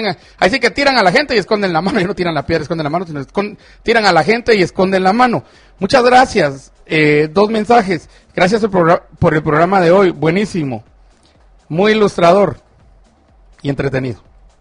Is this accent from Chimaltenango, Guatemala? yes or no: yes; Chimaltenango, Guatemala; Diputado de Chimaltenango, allá en mi pueblo